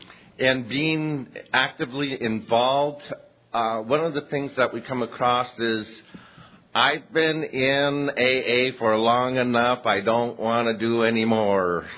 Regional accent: Tucson, Arizona, United States; I'm an alcoholic from Tucson.

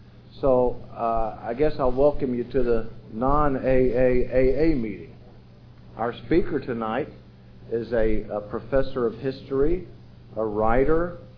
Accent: Texas, United States; now in New York, United States; I'm an alcoholic from Texas. I'm all right. And I happen to live in New York now

